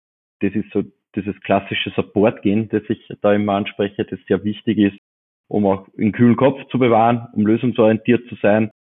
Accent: Austria; Ich bin Österreicher

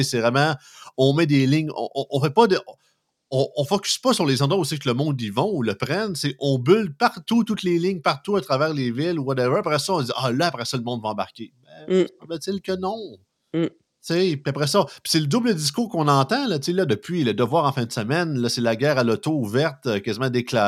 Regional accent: Montmagny, Quebec, Canada; je viens de Montmagny, on est juste 12 000, là.

